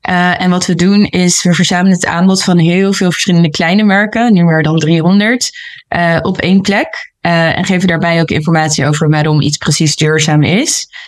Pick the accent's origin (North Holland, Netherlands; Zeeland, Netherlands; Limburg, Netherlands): North Holland, Netherlands; Amsterdam; born there; Ik ben geboren in Amsterdam.